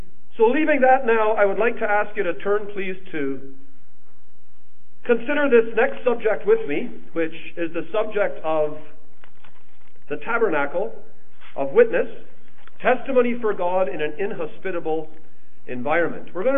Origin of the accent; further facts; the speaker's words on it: Canada; By my life circumstances, I'm Canadian. I carry a Canadian passport